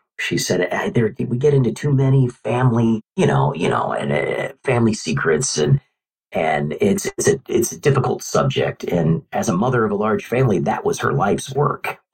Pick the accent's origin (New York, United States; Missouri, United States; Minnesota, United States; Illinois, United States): Missouri, United States; Kansas City; Well, I grew up in Kansas City, and Frank was the middle child of another large Irish Catholic family in our neighborhood.